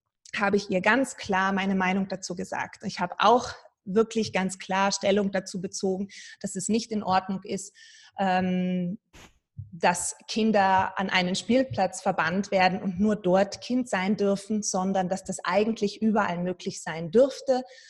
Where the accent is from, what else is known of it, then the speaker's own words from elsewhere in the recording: Germany; accent: German; Sie hat natürlich meinen deutschen Akzent gehört.